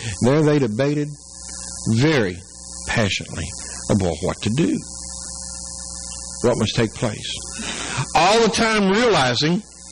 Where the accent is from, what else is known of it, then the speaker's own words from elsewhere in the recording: Lexington, Kentucky, United States; I grew up in Lexington, Kentucky. A great place to be. And to move away the first time, and the second time, and the fourth time, and the fifth time isn't easy.